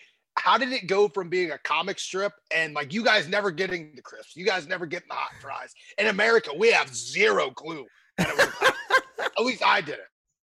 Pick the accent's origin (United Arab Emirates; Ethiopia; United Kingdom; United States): United States; Ohio; I was a WCW kid where I grew up in Ohio